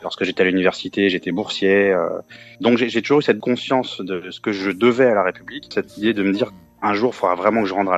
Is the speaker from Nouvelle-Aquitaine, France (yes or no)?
no; Montreuil, Île-de-France, France; Moi, j'ai grandi à Montreuil, dans des quartiers populaires, dans des cités, avec une maman infirmière qui m'a élevé seule.